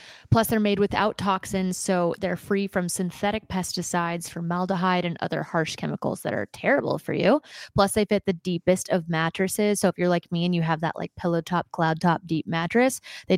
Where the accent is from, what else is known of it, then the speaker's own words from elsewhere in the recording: the South, United States; accent: southern; so my southern accent is at its peak, you know?